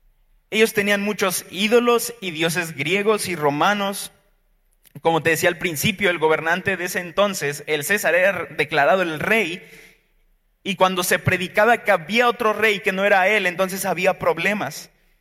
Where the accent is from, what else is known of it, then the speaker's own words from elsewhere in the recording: Guanajuato, Mexico; Y yo soy de Guanajuato, entonces fui a visitar a mi familia.